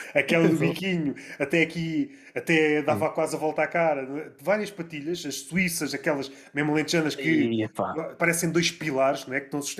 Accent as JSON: {"language": "Portuguese", "region": "Alentejo", "country": "Portugal", "said": "Pois, eu uso patilhas e sou alentejano."}